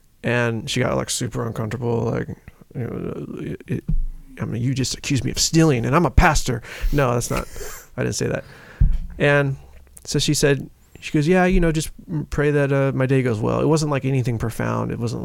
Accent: California, United States; Well, I'm from California. You just don't talk to your neighbors.

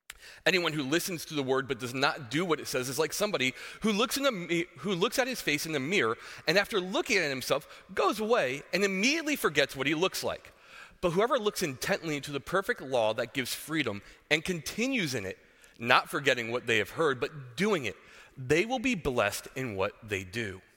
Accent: New Jersey, United States; I know I talk fast. I know I struggle with listening. But part of growing up in New Jersey was we were just perpetually angry.

